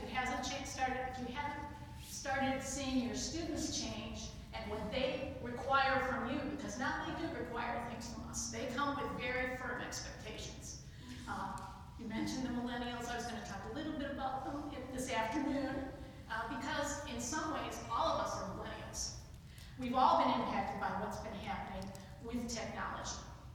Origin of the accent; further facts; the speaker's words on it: California, United States; I'm just from California.